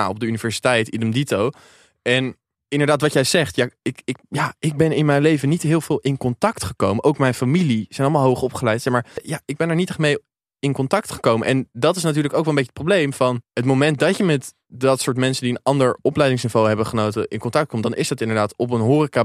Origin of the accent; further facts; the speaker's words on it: Haarlem, North Holland, Netherlands; Ik kom uit Haarlem. Ik heb op een basisschool gezeten die eigenlijk alleen maar wit was.